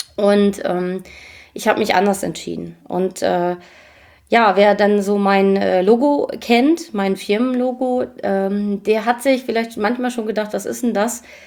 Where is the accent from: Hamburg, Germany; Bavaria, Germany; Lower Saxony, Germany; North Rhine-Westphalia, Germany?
Lower Saxony, Germany; Papenburg; born there; Ich komme ja ursprünglich aus dem Norden und bin ja gebürtige Papenburgerin.